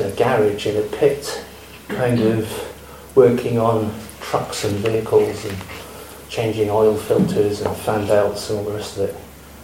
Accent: North West England, United Kingdom; I grew up in the Lake District, and I visited an old slate quarry, which I worked in from the age of 17 to 19.

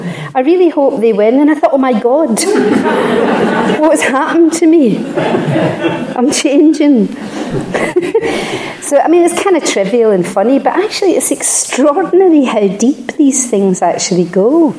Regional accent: Scotland, United Kingdom; I'm Scottish. And I'm kind of Irish-Scottish, actually, so it's a double whammy.

